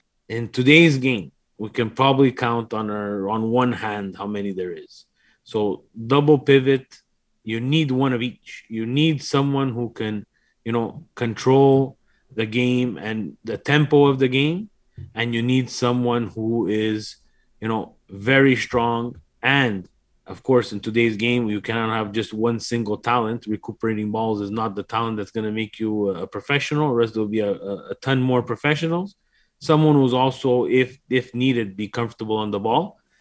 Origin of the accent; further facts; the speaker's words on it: Canada; We are from Canada. Imagine we do play soccer in Canada and we talk about Milan and love Milan.